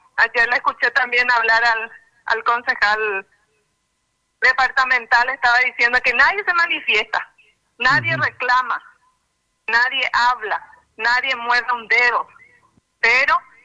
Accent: Paraguay; como conciudadanos, como habitantes, como paraguayos

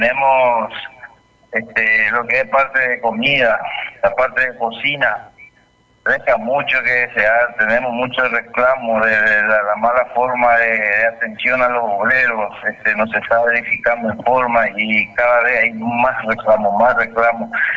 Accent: Paraguay; now in Argentina; nosotros como paraguayos no estamos cobrando

